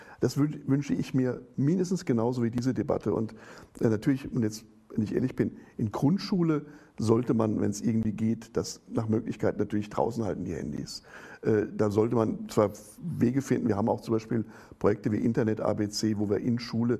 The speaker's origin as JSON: {"language": "German", "region": "Thuringia", "country": "Germany", "said": "ich komme jetzt aus Thüringen, da ist gerade 500 Jahre Bauernkrieg"}